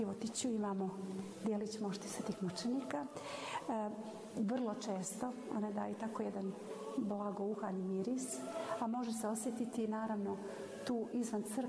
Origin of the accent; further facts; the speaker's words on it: Nikšić, Nikšić Municipality, Montenegro; Ja sam rođena u Nikšiću, odrasla sam pored Kivota moštiju Svetog Vasilija Ostroškog